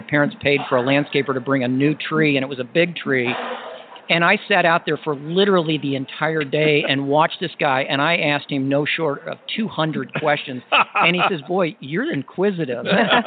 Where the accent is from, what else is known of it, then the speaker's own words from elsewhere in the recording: Columbus, Ohio, United States; I grew up in Columbus, Ohio, and went to Ohio Wesleyan University